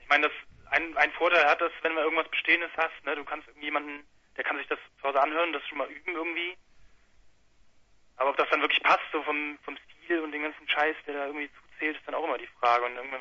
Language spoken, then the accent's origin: German; Mönchengladbach, North Rhine-Westphalia, Germany; now in Cologne, Germany; wir sind ja ursprünglich aus Mönchengladbach.